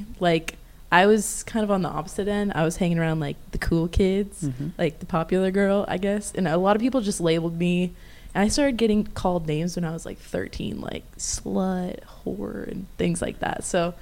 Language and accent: English; San Diego, California, United States; And I'm from San Diego.